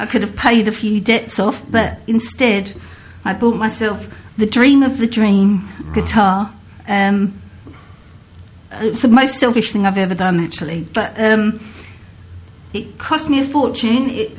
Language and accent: English; Rayleigh, East of England, United Kingdom; Born and bred in Rayleigh.